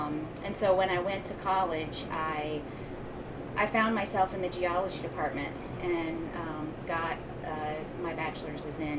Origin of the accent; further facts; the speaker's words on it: North Carolina, United States; And I grew up in North Carolina and grew up going to the Outer Banks quite a bit. I have family there